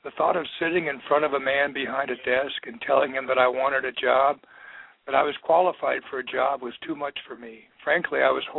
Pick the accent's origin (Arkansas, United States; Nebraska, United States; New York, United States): Nebraska, United States; Mount Liberty; born or raised there